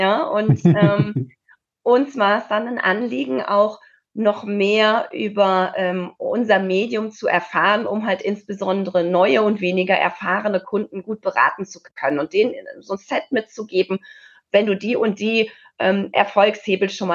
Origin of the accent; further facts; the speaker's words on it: Cologne, North Rhine-Westphalia, Germany; Ich bin Kölnerin